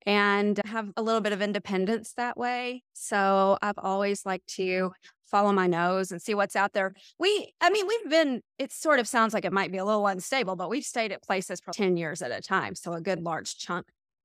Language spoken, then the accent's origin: English; Texas, United States; now in Tampa, United States; So I grew up in Texas. You'll see actually a lot of that in some of the weird sayings that I have.